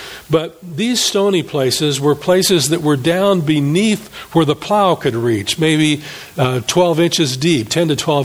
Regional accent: Iowa, United States; I'm from Iowa, excuse me.

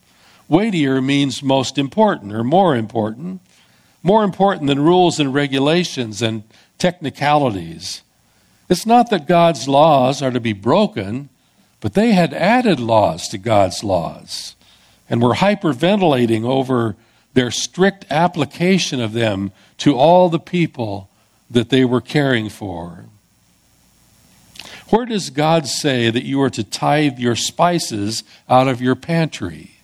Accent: San Jose, California, United States; also born or lived in Iowa; We grew up in Iowa, we came from, but grew up mostly in San Jose, California, and most of my schooling was there.

